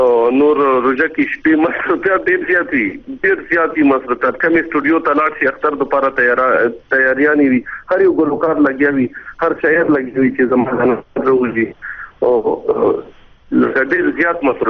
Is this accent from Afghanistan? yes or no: no; Kurram, Khyber Pakhtunkhwa, Pakistan; moved away; وکړه چې کله مو آی ډی پی شو په کورمه کې کرای سې راولو دلته